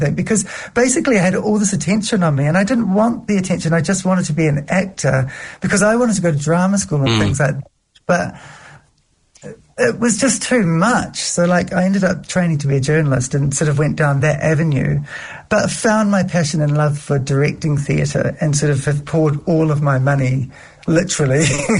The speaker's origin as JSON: {"language": "English", "town": "Glen Eden", "region": "Auckland", "country": "New Zealand", "tie": "born or raised there", "said": "I grew up in Glen Eden, which is sort of like, it's the burbs in West Auckland."}